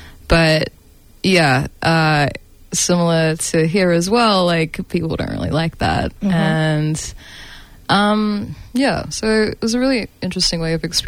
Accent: Australia; I'm a brown person growing up in Australia who went to predominantly white Catholic schools.

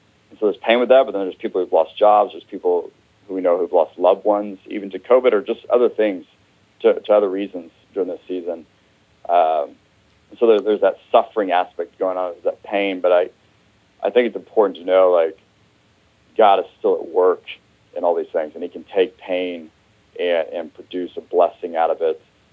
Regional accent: Ponca City, Oklahoma, United States; So I grew up in Ponca City, born and raised there.

